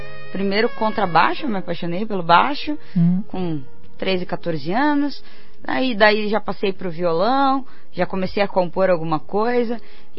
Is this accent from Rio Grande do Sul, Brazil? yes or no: no; Curitiba, Paraná, Brazil; Pois é, eu venho de uma família de músicos, sou curitibana.